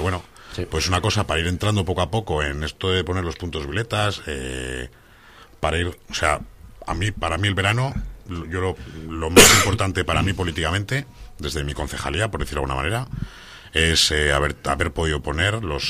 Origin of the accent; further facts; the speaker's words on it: Laredo, Cantabria, Spain; yo soy de Laredo